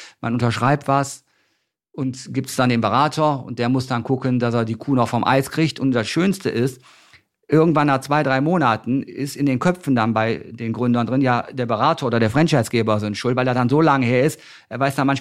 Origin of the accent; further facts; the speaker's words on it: North Rhine-Westphalia, Germany; NRW, wo ich herkomme